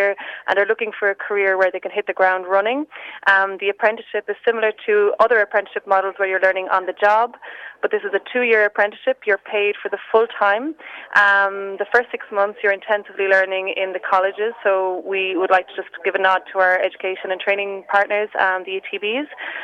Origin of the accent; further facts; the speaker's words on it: Munster, Ireland; I'm a Kerry woman